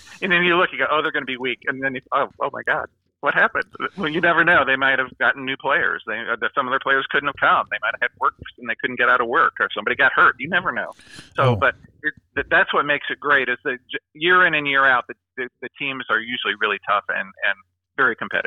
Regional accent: Virginia, United States; moved away; And I was born and raised in Virginia here.

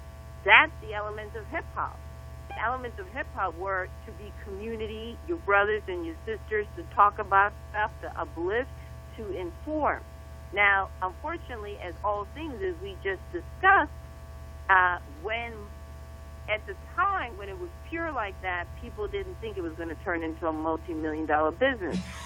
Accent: East Coast, United States; I'm from the East Coast, and I grew up with DJ Red Alert and Mr. Magic, the DJ

